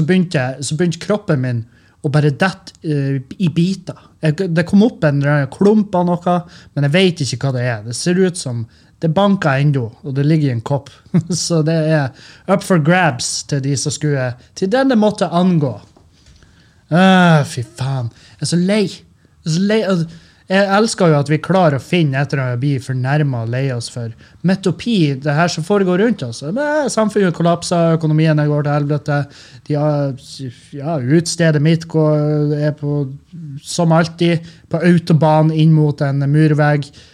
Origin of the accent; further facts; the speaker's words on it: Nordland, Norway; fordi at i Lurøy, Meløy, der jeg kommer fra, Rødøy, Gildeskål